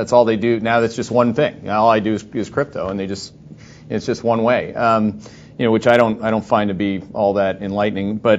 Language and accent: English; Canada; which I know very well as a Canadian hockey player